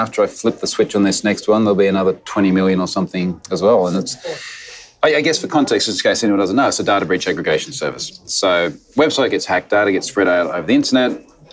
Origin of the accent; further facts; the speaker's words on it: Gold Coast, Queensland, Australia; I'm from the Gold Coast, Australia.